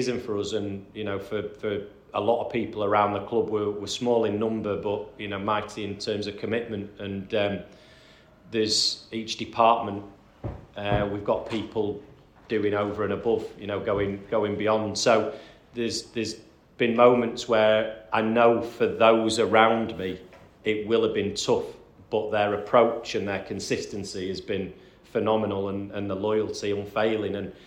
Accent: Manchester, North West England, United Kingdom; I'm a Mancunian

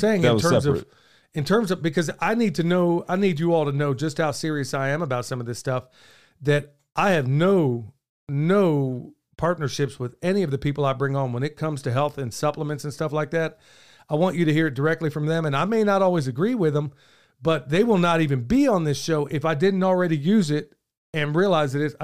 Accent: Oklahoma, United States; I've been practicing permaculture for years here in Oklahoma. Also, it's my home state.

